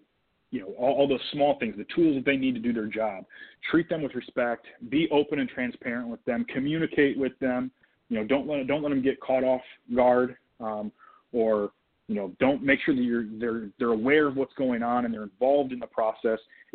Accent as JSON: {"language": "English", "region": "Michigan", "country": "United States", "tie": "born or raised there", "said": "you know, I'm Michigan is my home. I mean, that's my home state. I love the state."}